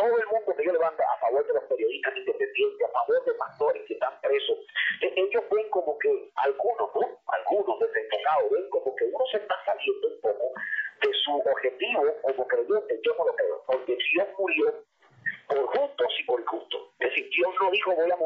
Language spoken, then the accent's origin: Spanish; Cuba